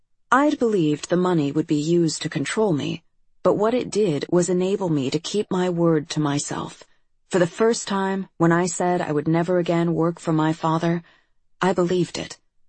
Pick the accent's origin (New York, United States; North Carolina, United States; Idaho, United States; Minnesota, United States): Idaho, United States; When other students asked where I was from, I said, "I'm from Idaho," a phrase that, as many times as I've had to repeat it over the years, has never felt comfortable in my mouth.